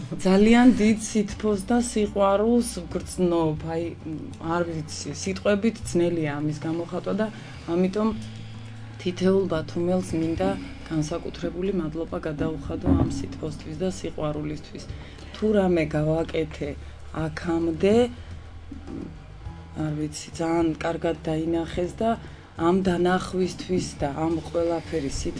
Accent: Ozurgeti, Guria, Georgia; now in Batumi, Georgia; მე გახლა ვართ ოზურგეთში დაბადებული და გაზრდილი, ჯუმბერდუნდუასთან გავიზარდე და მე გადავწყვიტეთ, რომ ბათუმში წამოსულიყავი

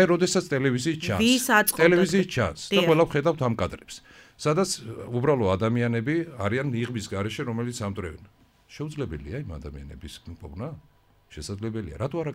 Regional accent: Batumi, Adjara, Georgia; მე როგორც ბათუმელი აჭარელი და ამ ქვეყნის შვილი, ყველა ვიყავით ვალდებული

